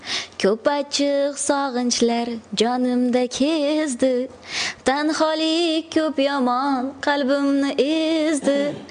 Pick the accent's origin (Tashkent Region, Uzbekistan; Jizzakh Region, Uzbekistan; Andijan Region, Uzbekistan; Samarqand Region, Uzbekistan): Samarqand Region, Uzbekistan; Samarkand; born there; now in Tashkent, Uzbekistan; Men Samarqandda tug'ilganman.